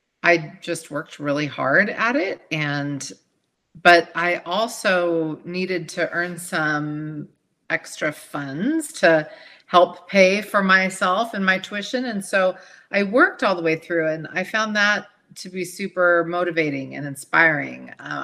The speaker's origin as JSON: {"language": "English", "town": "Burbank", "region": "California", "country": "United States", "tie": "born or raised there", "said": "I grew up in Burbank, California, in Los Angeles in the 80s."}